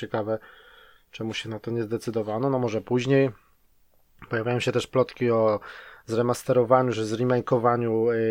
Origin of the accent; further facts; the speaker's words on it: Łódź, Łódź Voivodeship, Poland; tutaj, gdzie się mieszka, do Polski, do Łodzi, skąd pochodzę.